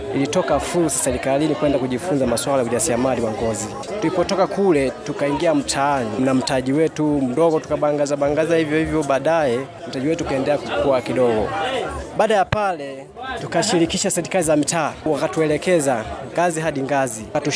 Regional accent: Bariadi, Simiyu, Tanzania; nimetokea mkoa wa Simiyu wilaya ya Bariadi. Ni mjasiriamali wa ngozi.

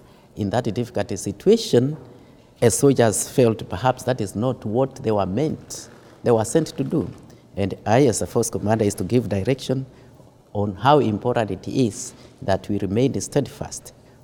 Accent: Kenya; I'm currently the force commander of UNAMID, Sudan, and I come from Kenya.

